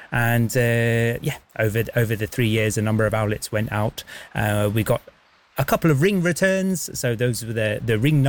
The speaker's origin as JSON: {"language": "English", "region": "South West England", "country": "United Kingdom", "tie": "born or raised there", "said": "So I was growing up in the Teen Valley, so not far from here"}